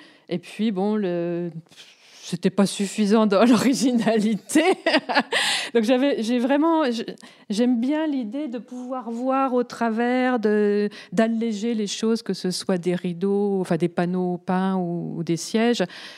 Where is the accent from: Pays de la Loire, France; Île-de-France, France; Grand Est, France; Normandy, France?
Grand Est, France; Moi, je viens des Vosges, donc il y a des forêts magnifiques. J'ai ce souvenir, lorsque j'étais petite, des arbres, des forêts avec des mousses bien vertes.